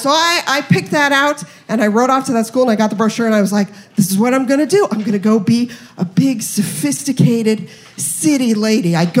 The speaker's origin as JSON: {"language": "English", "town": "Denver", "region": "Colorado", "country": "United States", "tie": "born or raised there", "said": "And because I was a kid from Denver, I did love school when I was a kid."}